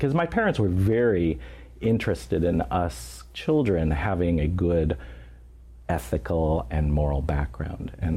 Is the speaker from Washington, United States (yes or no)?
yes; Seattle, Washington, United States; born there; I'm Chinese American. Mm-hmm. I was born in Seattle.